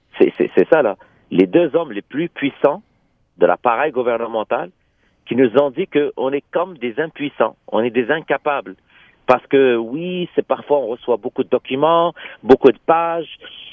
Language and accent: French; Quebec, Canada